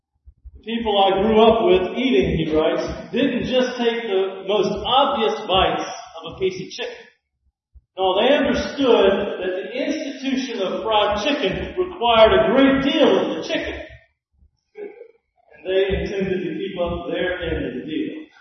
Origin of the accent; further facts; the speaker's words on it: Georgia, United States; The way folks were meant to eat is the way my family ate when I was growing up in Georgia.